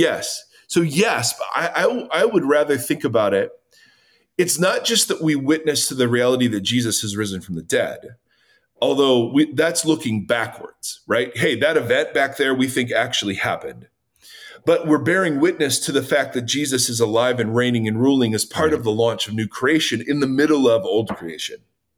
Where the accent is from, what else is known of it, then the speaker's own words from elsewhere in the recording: Ohio, United States; it's kind of like in Ohio, when I grew up in Ohio, there would always be this random spring day in February